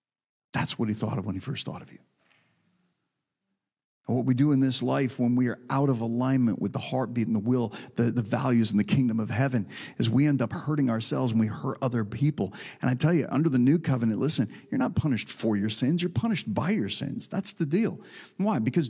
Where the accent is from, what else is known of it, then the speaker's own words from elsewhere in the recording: Texas, United States; you know, I'm from Texas, but I don't know country music.